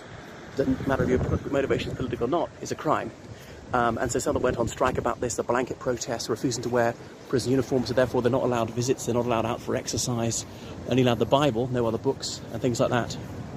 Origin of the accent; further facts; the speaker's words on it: Northern Ireland, United Kingdom; I'm Irish by ethnicity, by citizenship. The Union flag is also my flag. There need be no contradiction between that. I'm British precisely because I'm Irish.